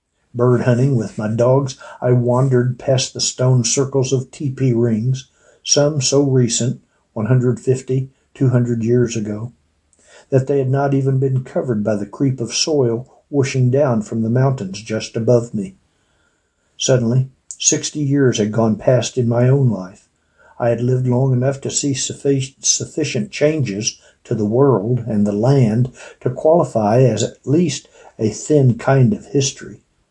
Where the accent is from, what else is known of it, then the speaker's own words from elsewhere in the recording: Texas, United States; As a child growing up in Texas, I lamented often that I was only able to see those herds in my mind.